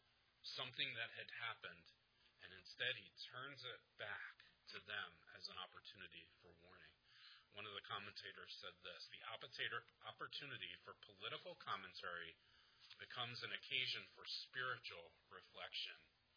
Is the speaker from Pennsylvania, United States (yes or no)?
yes; Philadelphia, Pennsylvania, United States; I grew up in Philadelphia